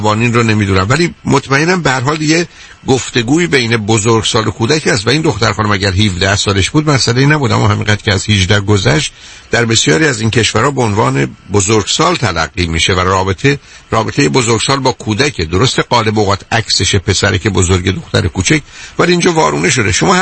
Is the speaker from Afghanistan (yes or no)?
no; Iran; من شما ایرانی هستیم، من شما مثلا آلمانی یا فرانسوی که نیستیم عزیز.